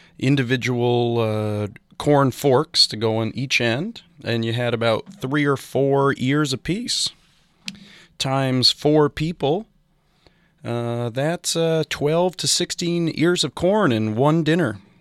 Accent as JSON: {"language": "English", "region": "Maine", "country": "United States", "tie": "born or raised there", "said": "It reminds me of a classic tradition growing up in SoMe, or Southern Maine, for those of you not familiar."}